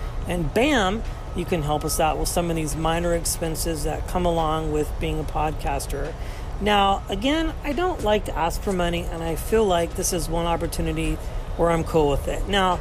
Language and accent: English; California, United States; I am on the train coming from San Jose to my hometown in the Bay